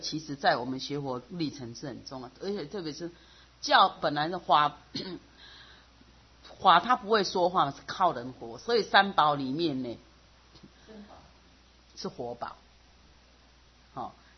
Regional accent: Taiwan; 我那时候刚从国外回来的时候，我一直很我要学。我去一个有名的大学，我想去了解我们台湾的

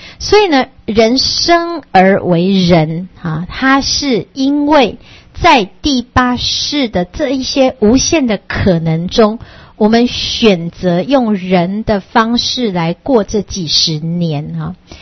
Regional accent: Taipei, Taiwan; 当我这一生我是人，所以我是台北人，我就觉得这台北是我的家。

